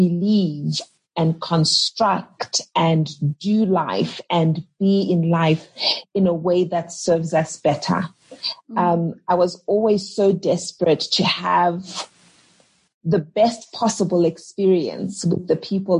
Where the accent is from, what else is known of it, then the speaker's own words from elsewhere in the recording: Gweru, Midlands, Zimbabwe; Yes, I grew up in Gweru in Zimbabwe.